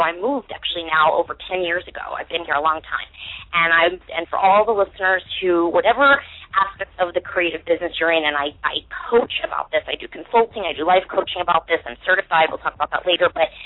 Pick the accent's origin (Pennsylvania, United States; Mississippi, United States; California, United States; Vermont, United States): Pennsylvania, United States; Philadelphia; now in New York, United States; I'm actually from Philadelphia originally, Philly and Jersey in New York